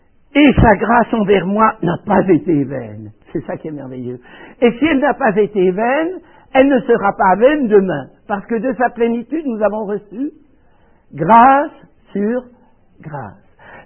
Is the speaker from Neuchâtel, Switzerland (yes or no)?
yes; Neuchâtel, Switzerland; Quand je me suis trouvé dans ma ville natale en 1976 pour faire à la cathédrale de Neuchâtel, dix jours de conférence